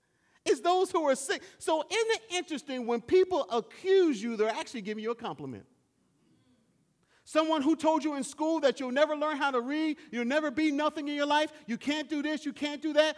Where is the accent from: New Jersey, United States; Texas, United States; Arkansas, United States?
New Jersey, United States; Trenton; I grew up in Trenton, New Jersey, and Trenton, New Jersey is not a great city that everybody's trying to flock to.